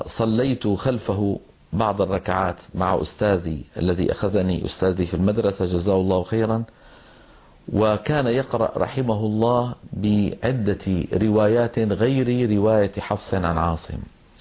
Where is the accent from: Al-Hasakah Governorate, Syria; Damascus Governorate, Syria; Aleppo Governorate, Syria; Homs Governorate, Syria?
Damascus Governorate, Syria; Damascus; ولدت في مدينة دمشق سنة 55 و900 ميلادية، ونشأت وتعلمت في مدارسها،